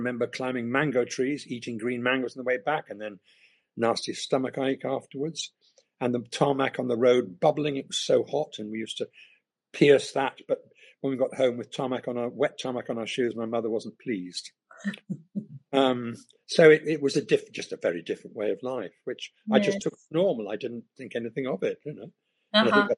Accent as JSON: {"language": "English", "town": "Kampala", "region": "Central Region", "country": "Uganda", "tie": "born or raised there", "said": "Eventually had a bicycle and roamed all over Kampala."}